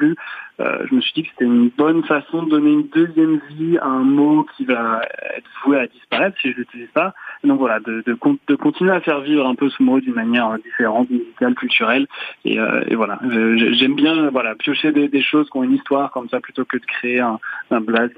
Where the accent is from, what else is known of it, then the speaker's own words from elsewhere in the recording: France; chez moi en France.